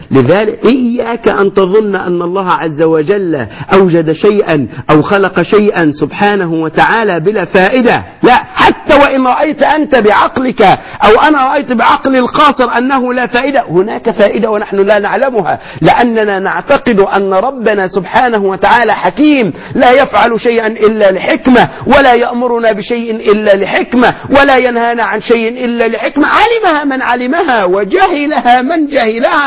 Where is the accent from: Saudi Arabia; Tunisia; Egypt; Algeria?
Egypt